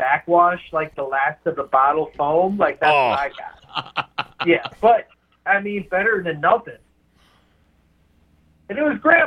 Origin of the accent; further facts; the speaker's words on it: West Bend, Wisconsin, United States; When I was like probably late, like elementary school, like fourth or fifth grade, I grew up in West Bend.